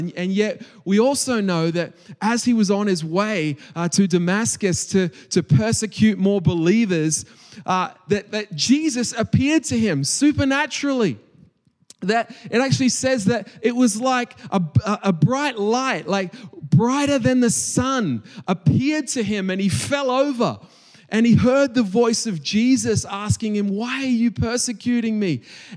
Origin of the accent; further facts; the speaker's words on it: Australia; now in Hong Kong; growing up in Australia, I am Australian, although I live in Hong Kong.